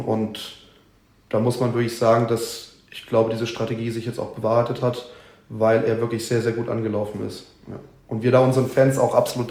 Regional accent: Lower Saxony, Germany; born there; ich bin gebürtiger Südniedersachse.

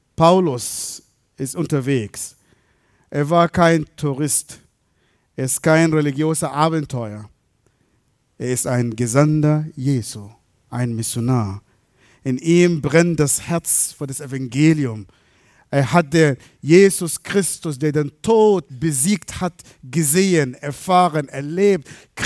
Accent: Baden-Württemberg, Germany; bei uns im Schwabenland

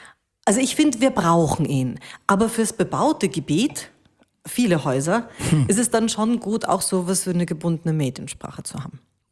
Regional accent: Munich, Bavaria, Germany; born there; ich bin in München geboren, hatte so eine ganz preußische Großmutter und einen urbayerischen Großvater

